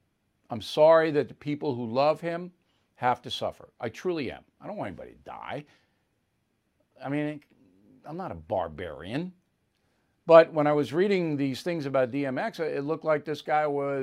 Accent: United States; I'm telling you what I, as an American, have observed in the trial testimony.

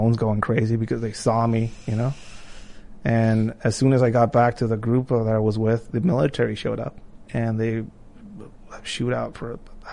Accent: Tijuana, Baja California, Mexico; for somebody like me, growing up in Tijuana, either it was going into work for a call center

